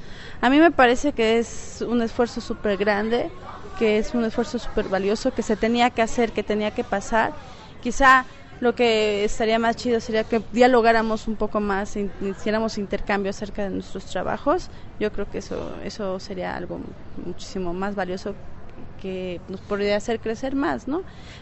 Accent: Puebla, Mexico; somos de Puebla

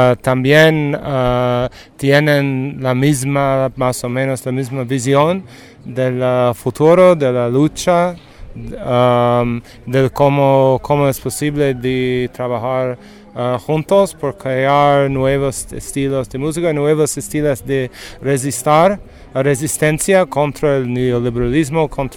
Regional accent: United States; Spanish is a second language; soy un profesor de los Estados Unidos y también un músico.

